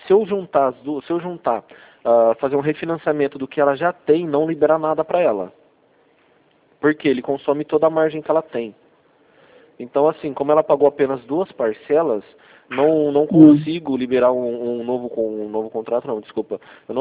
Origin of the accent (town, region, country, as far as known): Rio Claro, São Paulo, Brazil